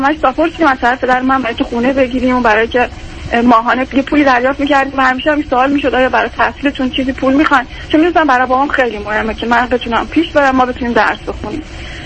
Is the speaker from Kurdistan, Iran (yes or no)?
no; Kerman, Iran; پدرم تشویق میشدم من توی شهری درس بخونم که مثلا این فاصله برمان 1000 کیلومتری از شهر خودم که کرمان بود داشت.